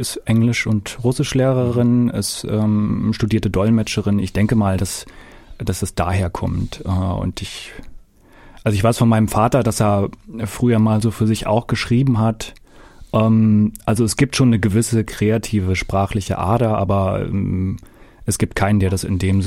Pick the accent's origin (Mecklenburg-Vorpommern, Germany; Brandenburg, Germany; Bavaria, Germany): Mecklenburg-Vorpommern, Germany; born there; Also ich komme von der Küste. Ich bin geboren auf dem Fischland, da ist Zingst, Mecklenburg-Vorpommern